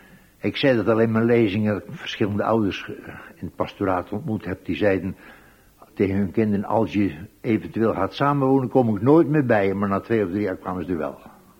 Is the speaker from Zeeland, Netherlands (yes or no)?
yes; Tholen, Zeeland, Netherlands; ik ben een Zeeuw, dat weet u, ik kom van Thailand-Tolen, je kwam niet verder dan je dorp.